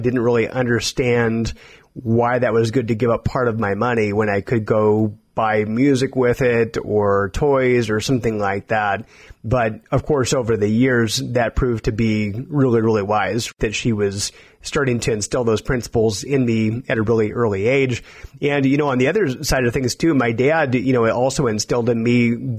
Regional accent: Iowa, United States; Originally, I grew up in Iowa

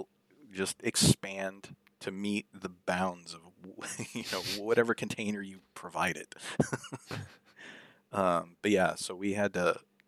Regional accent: Corpus Christi, Texas, United States; We grew up mostly in Corpus Christi, Texas, on the coast, but Austin, Texas, is where we would come to visit our mom, you know, during the summer times

